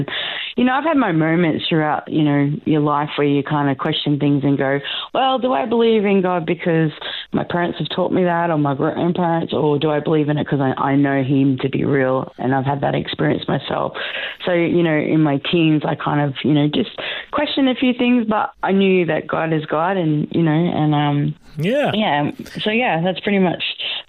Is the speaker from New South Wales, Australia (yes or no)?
no; Warwick, Queensland, Australia; also born or lived in Mount Isa / Brisbane; I was born in Mount Isa, good old mining town Mount Isa. Wasn't there that long, 18 months old, we moved to Warwick and things like that.